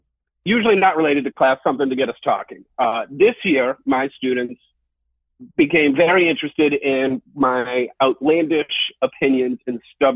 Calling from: Massachusetts, United States; From the great state of Massachusetts, the great Commonwealth of Massachusetts.

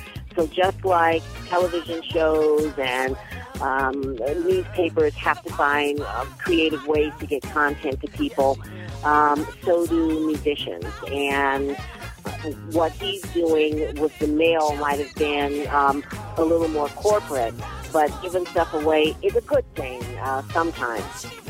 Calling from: Appleton, Wisconsin, United States; I'm calling from Appleton, Wisconsin.

